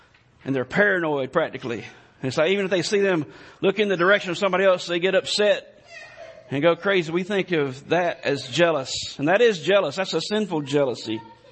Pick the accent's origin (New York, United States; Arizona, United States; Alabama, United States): Alabama, United States; because, of course, I'm from Alabama, Roll Tide, anyway.